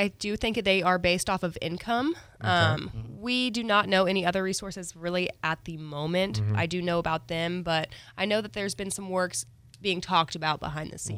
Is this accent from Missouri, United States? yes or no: yes; Kansas City, Missouri, United States; I came from Kansas City, and I was it was a real big culture shock when I seen how many stray cats there are around here. I thought Kansas City was bad.